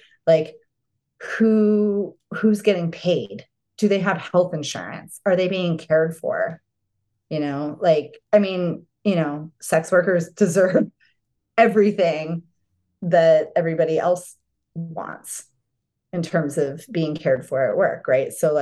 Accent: Arizona, United States; my mom gathered a bunch of my girlfriends and I grew up in Arizona.

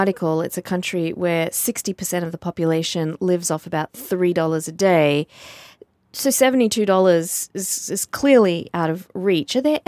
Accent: Mumbai, Maharashtra, India; born there; I was born in Mumbai. I've spent so much time there over the years.

